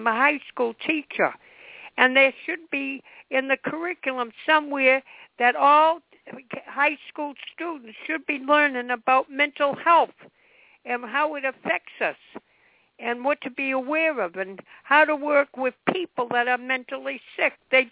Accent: United States; I am an American. I would do anything for the United States of America.

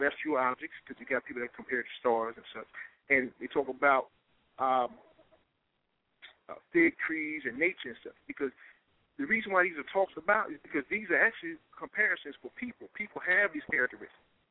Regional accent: Houston, Texas, United States; I'm from Houston, Texas

